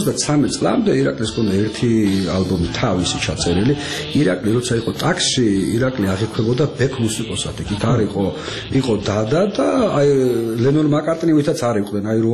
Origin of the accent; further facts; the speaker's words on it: Tbilisi, Georgia; მე გავიზარდე ფიროსმანის ქუჩაზე, ოქროს უბანი ერქვა, ყველა ძველი ბიჭი ცხოვრობდა